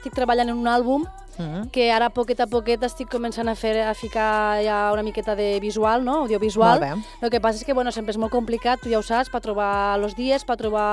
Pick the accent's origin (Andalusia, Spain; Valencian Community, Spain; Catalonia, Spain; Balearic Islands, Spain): Catalonia, Spain; Penseu que jo quan vaig pel món i dic que sóc del Delta de l'Ebre, ningú sap on està